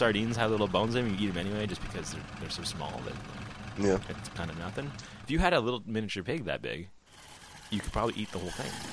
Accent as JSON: {"language": "English", "country": "Canada", "said": "well, just because I'm from Canada doesn't mean I'm going"}